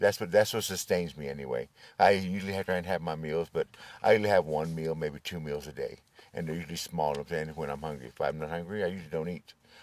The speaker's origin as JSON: {"language": "English", "region": "Texas", "country": "United States", "said": "Originally, I'm from Texas."}